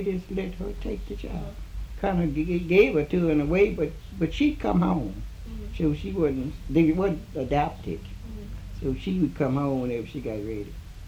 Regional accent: Pineville, United States; I grew up in the Methodist Church in Pineville, and she grew up in the Methodist Church.

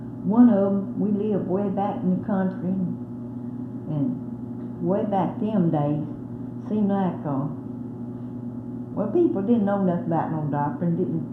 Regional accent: Mississippi, United States; also born or lived in Seven Pines; But I was took away from there when I was 2 years old. I didn't know no more about it. Nothing but Mississippi.

